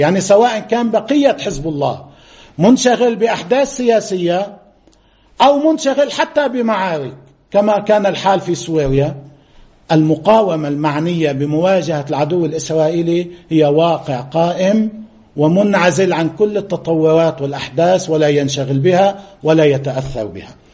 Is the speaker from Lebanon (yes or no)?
yes; Lebanon; نحن نجزم بأننا كلبنانيين لدى اللبنانيين من العقول والتجارب والخبراء والقدرات البشرية